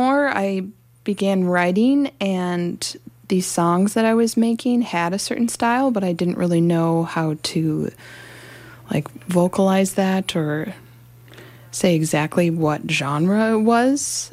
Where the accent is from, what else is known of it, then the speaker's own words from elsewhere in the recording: Duluth, Minnesota, United States; So I am from Duluth and have lived there my whole life